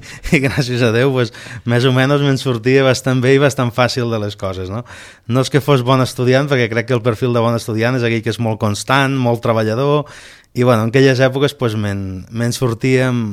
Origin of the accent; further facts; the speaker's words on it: Marçà, Catalonia, Spain; also born or lived in Reus; jo soc de Marçà, vaig néixer anant cap a Reus a l'any 70 i he passat tota la meva vida a Marçà. Realment, el fet de que pugui estar treballant a Reus pues, m'ha permès pues, estar sempre vivint a Marçà